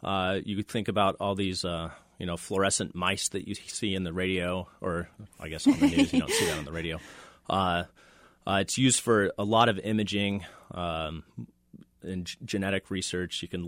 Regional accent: Washington, United States; Well, you know, I grew up in Washington State, so I actually never saw fireflies until I went to grad school.

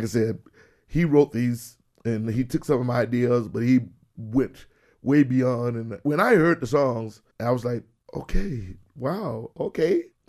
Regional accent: Texas, United States; I'm not from Chicago. I'm from Texas, and I grew up gospel, and the sounds of blues that I heard sounded like this.

